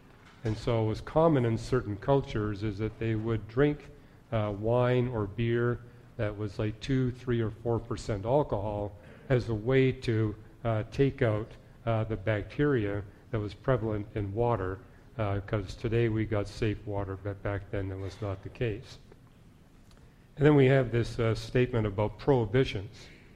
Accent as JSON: {"language": "English", "country": "Canada", "tie": "born or raised there", "said": "You know, I grew up in Canada"}